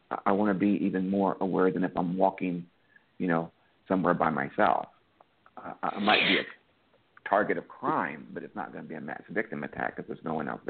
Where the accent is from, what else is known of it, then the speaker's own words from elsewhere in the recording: Pasadena, Maryland, United States; I'm from Pasadena, Maryland. I'm not that far from Annapolis.